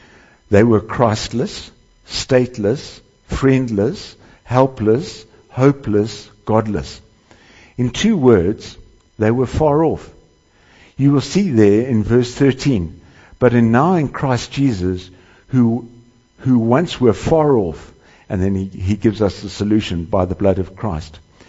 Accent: South Africa; That's how we felt when we rejoiced as a South African in our transition from apartheid to democracy in 1994.

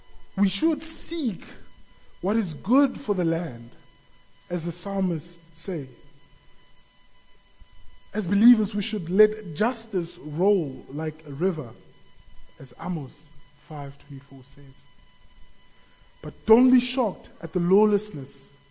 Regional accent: South Africa; As a South African nation, you know, we do actually face much discouragement.

